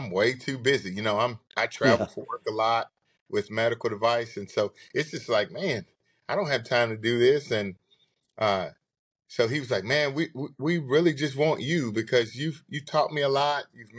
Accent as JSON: {"language": "English", "town": "Bossier City", "region": "Louisiana", "country": "United States", "tie": "born or raised there", "moved": "as an adult", "said": "Well, hey, I'm right here from Louisiana. I was born and raised here in Bossier City. I graduated from good old Airline High School here in Bossier City, and pretty much hung around here all my life, born and raised."}